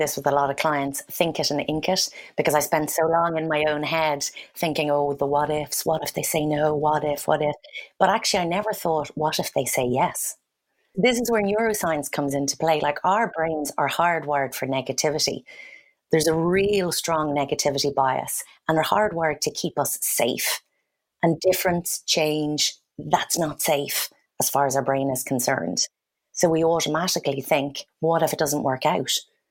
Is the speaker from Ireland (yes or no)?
yes; Ireland; also born or lived in London; I moved back to Ireland from London in 2004.